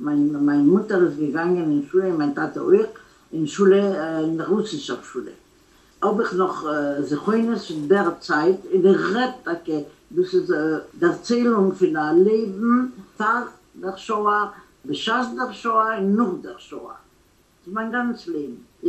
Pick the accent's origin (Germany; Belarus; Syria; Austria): Belarus; Malorita, Brest Region; also born or lived in Gdansk, Poland; now in France; ich bin schon alt, 83 Jahre. Und ich bin nicht geboren in Frankreich, ich bin geboren in Polen.